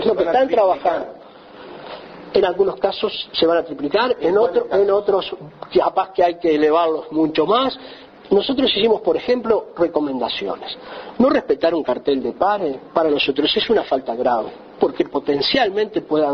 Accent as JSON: {"language": "Spanish", "country": "Uruguay", "said": "Lo que pasa es que la gente, cuando está bien informada, los uruguayos somos inteligentes, nos queremos y nos ayudamos entre todos, eso no cabe duda."}